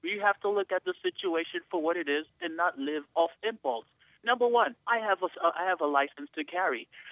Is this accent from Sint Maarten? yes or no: yes; Sint Maarten; now in Boston, United States; I am black, but I'm from the Dutch island of St. Martin.